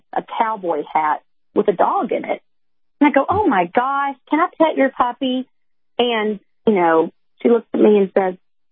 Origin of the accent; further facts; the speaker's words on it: Alabama, United States; so I was living in Florida at the time, but I was born and raised in Alabama, and we did make our way back here after that video.